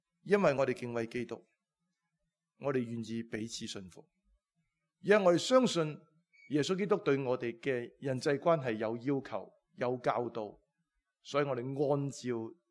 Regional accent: China; 我哋中国人传统中国嘅睇法系唔一样嘅。我哋中国最基本嘅关系系父子关系

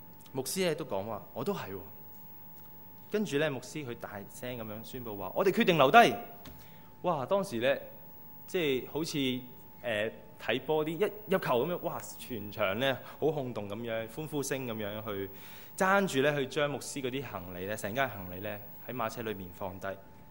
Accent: China; 下個星期都是我們中國人較為重視的農曆新年，

